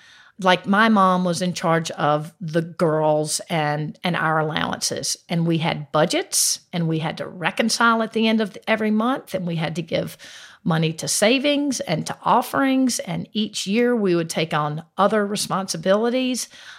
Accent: Greenville, United States; born or raised there

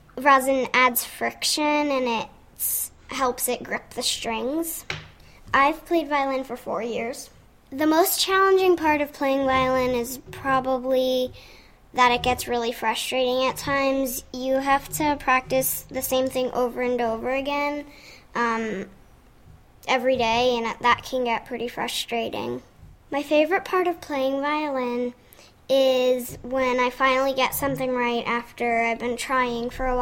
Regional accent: Bethlehem, Pennsylvania, United States; I'm 9 years old, and I'm from Bethlehem, Pennsylvania.

